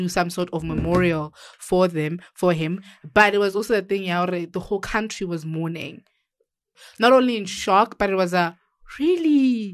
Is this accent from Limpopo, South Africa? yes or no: yes; Limpopo, South Africa; they had a memorial service for him yesterday in Limpopo, Zanin, my hometown, guys.